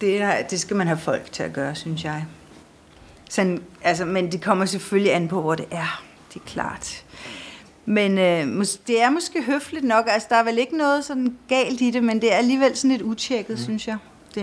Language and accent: Danish; Virum, Capital Region of Denmark, Denmark; i min gamle familie i Virum, hvor jeg voksede op med min mor, far og min søster og jeg.